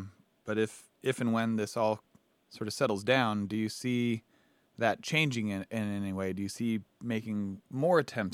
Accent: Redlands, California, United States; I grew up in Redlands, California.

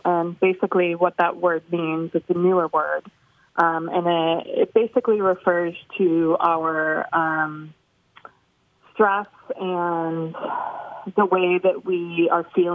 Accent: Portland, Oregon, United States; also born or lived in Bend; No, I'm actually from Portland. And I Bend in Portland was where I was raised.

